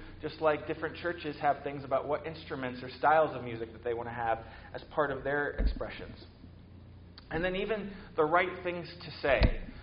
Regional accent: Columbus, Ohio, United States; I didn't really think about the ways that I knew the words to … when I grew up in Columbus

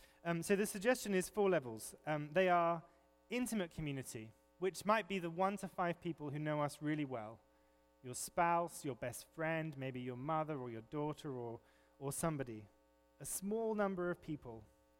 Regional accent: England, United Kingdom; I mean, being English, I have to say this one, whether you should put the milk in before the tea or after the tea

